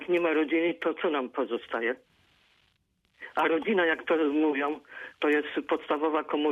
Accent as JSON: {"language": "Polish", "town": "Międzyrzecz", "region": "Lubusz Voivodeship", "country": "Poland", "tie": "born or raised there", "said": "Do pana Jana z Międzyrzecza jestem pełen podziwu. Notabene z mojego rodzinnego miasta jest."}